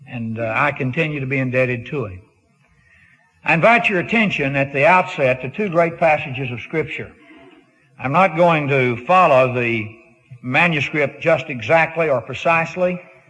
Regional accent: Texas, United States; I'm pretty well, in some ways, converted, and yet in a very real sense, I'm still a Texan.

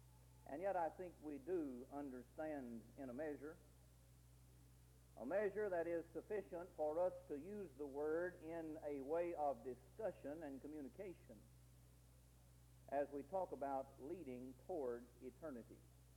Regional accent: Tennessee, United States; I grew up in Middle Tennessee in the bottom of a holler. You may not call it a holler, but we call it a holler up there.

